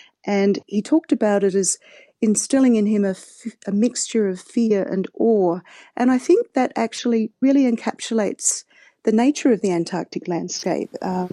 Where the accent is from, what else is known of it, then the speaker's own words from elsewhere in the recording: Adelaide, South Australia, Australia; I grew up in Adelaide and used to spend my childhood trying to learn to swim in the Southern Ocean.